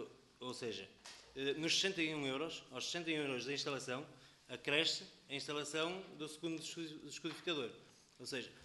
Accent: Portugal

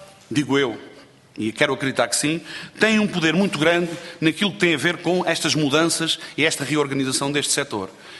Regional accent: Castelo Branco, Portugal; eu sou de Castelo Branco, vou lá várias vezes ver buscar a minha mãe, mais concretamente em Panamacor.

